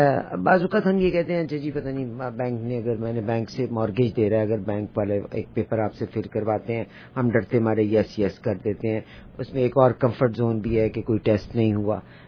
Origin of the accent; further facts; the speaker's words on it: Pakistan; and یہ پاکستان میں, میں بھی پاکستان سے ہوں